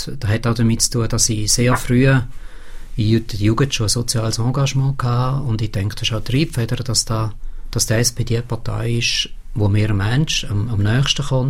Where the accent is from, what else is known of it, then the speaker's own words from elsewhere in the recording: Herisau, Appenzell Ausserrhoden, Switzerland; also born or lived in Lucerne; Ich bin im Ostland aufgewachsen, also geboren, da heisst ich bin in Luzern geboren, bin aber sehr bald nachher auf Herisau gekommen.